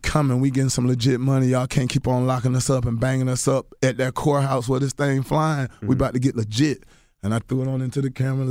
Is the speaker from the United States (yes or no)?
yes; Atlanta, Georgia, United States; I was from Atlanta.